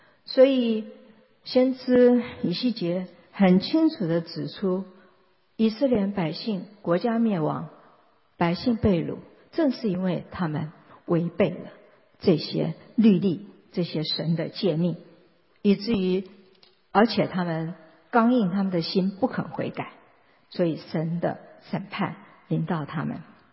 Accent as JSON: {"language": "Chinese", "country": "China", "said": "其实我们中国人也是有交鬼跟行邪术，我们就是叫做招魂。"}